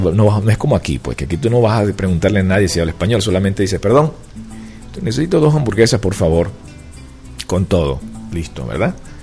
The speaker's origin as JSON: {"language": "Spanish", "country": "Venezuela", "lives_now": "Miami, United States", "said": "Somos los venezolanos, somos los mismos. La diferencia es que utilizamos mucho Spanglish."}